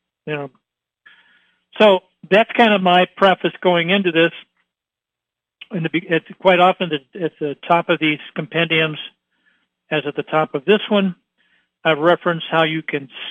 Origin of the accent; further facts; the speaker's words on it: Troy, Ohio, United States; I grew up in Troy, Ohio.